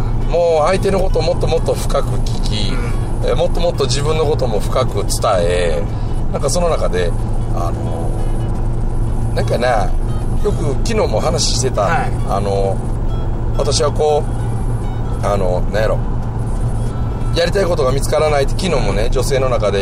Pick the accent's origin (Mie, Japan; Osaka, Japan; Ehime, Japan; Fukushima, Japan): Mie, Japan; Osugidani; 第1期は1校は僕の地元の大杉谷でこの自然との対話というかね